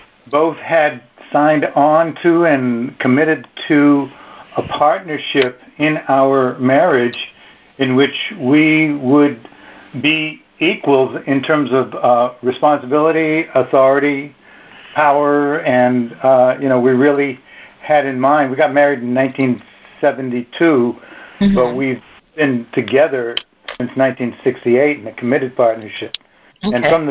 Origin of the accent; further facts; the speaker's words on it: East Coast, United States; We were living on the East Coast at the time. We're both from the East Coast.